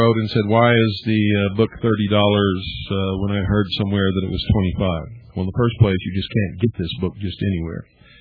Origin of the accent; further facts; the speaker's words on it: United States; I believe in liberty. I'm an American.